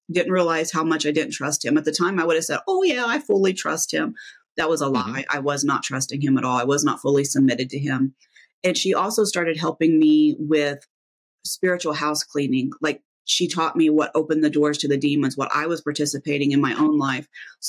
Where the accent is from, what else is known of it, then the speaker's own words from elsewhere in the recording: Midwest, United States; So I'm from the Midwest. I'm super bad about doing that.